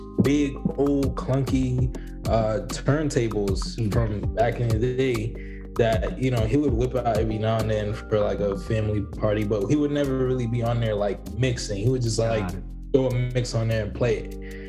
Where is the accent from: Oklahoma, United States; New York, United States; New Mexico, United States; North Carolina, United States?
New York, United States; I grew up on Long Island. And the neighborhood I grew up in was predominantly like white and Hispanic.